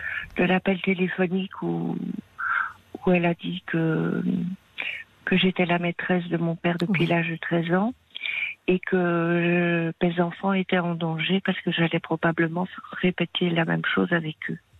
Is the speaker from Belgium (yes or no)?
yes; Belgium; now in France; Je suis belge d'origine.